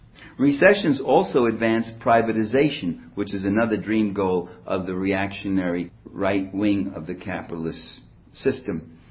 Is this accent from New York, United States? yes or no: yes; New York City, New York, United States; You know, I was raised in New York City. I was in a blue-collar, a very poor neighborhood, East Harlem it was called. It was Italian-American. I remember being very poor.